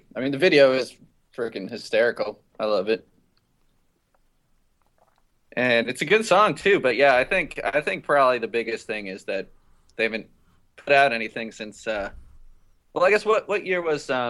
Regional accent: Bloomington, Indiana, United States; Yeah, I'm from Bloomington, Indiana.

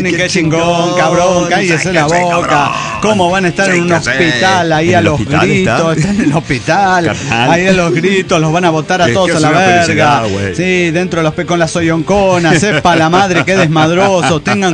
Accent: Cochabamba, Bolivia; de Cochabamba, Bolivia.

